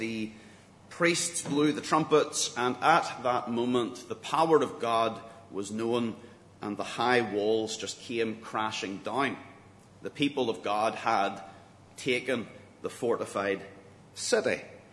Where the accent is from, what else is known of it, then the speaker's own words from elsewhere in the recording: South Australia, Australia; I'm glad to add a bit of diversity to the English language with my accent, but as long as you can understand it, that's the main thing